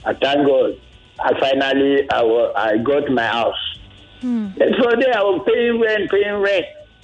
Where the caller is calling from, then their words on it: Ashese, Nigeria; I'm calling from Ashese.